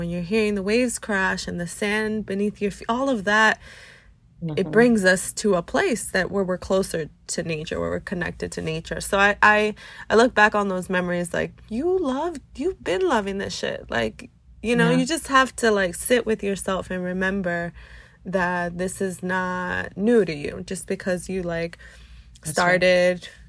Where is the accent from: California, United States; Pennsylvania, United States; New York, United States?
New York, United States; Like, why were we having birthday parties at the beach, you know, as a New Yorker?